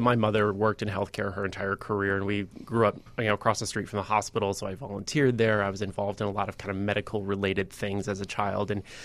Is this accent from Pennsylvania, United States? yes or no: no; Minnesota, United States; It's true. I am Minnesotan.